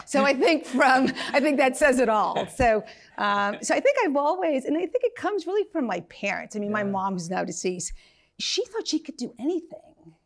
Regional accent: Brooklyn, New York, United States; So as I mentioned, I grew up in Brooklyn. My family there, I'm Puerto Rican. My parents came to the mainland in the 1950s

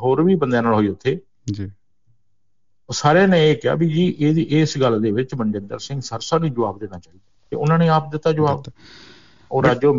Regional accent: Muktsar, Punjab, India; ਮੈਂ ਕਿਹਾ ਜੀ ਮੈਂ ਮੁਕਤਸਰ ਤੋਂ ਆ।

